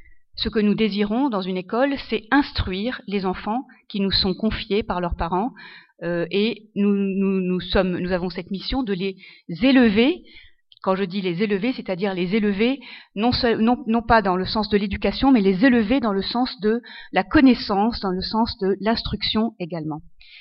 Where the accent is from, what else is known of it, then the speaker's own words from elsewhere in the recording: Lebanon; now in France; parce que je suis libanaise d'origine, et donc j'ai enseigné pendant 11 ans au Liban, et puis ensuite pendant 17 ans en France